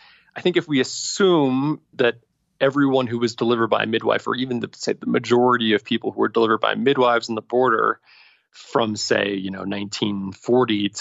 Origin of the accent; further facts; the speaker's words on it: Florida, United States; born there; I'm an American citizen because I was born in South Florida. I have a U.S. birth certificate that was issued by the state of Florida that says I was born there.